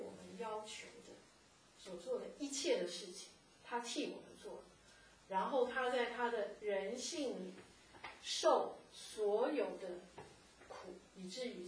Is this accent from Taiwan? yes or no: no; China; 所以我们是中国人哈，我们很容易把